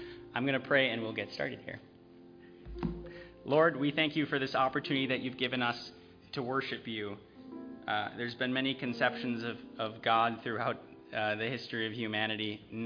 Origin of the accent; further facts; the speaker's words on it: Wisconsin, United States; You could just tell when I said that I'm from Wisconsin